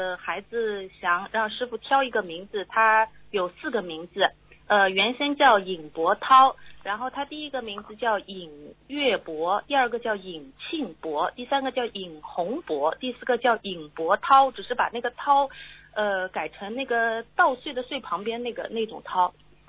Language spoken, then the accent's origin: Chinese; Shanghai, China; 因为我是上海人嘛，